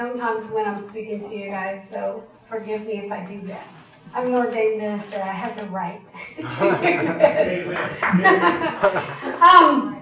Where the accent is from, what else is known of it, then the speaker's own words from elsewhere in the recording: Houston, Texas, United States; I'm originally from Houston, Texas. I attended public schools